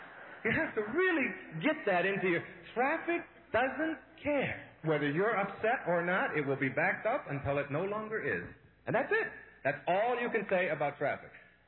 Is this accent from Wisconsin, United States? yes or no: no; Detroit, Michigan, United States; I grew up right here in Detroit. I drove from the east side of Detroit to Wayne State University every day for 7 or 8 years